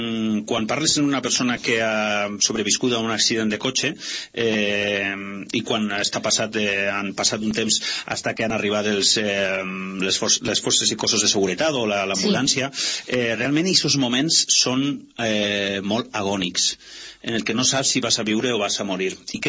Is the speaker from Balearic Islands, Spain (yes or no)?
no; Vila-real, Valencian Community, Spain; born or raised there